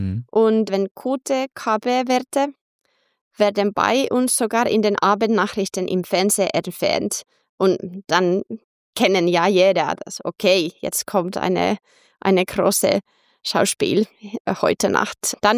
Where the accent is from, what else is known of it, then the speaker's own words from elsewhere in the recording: Finland; ich komme aus dem Lakeland, Järvisuomi.